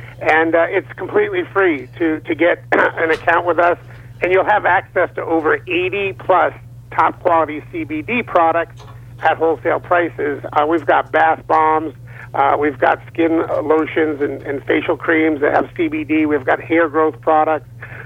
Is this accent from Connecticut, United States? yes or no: yes; Canton, Connecticut, United States; You know, Brian, I'm from Canton, Connecticut. It's a little cooler up here than it is where you are.